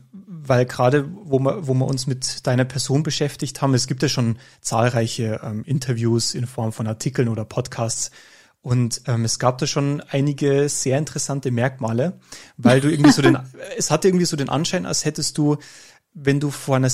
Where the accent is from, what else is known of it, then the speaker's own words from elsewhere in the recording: Bavaria, Germany; accent: Bavarian; Und ich hoffe, Sie verstehen unseren leicht bayerischen Dialekt.